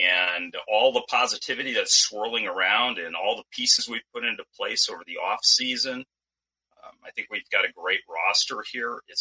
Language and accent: English; Michigan, United States; also born or lived in Minnesota; now in Arizona, United States; We moved here from Minnesota back in 2009. So I actually grew up in Michigan. I've been a Vikings fan my entire life.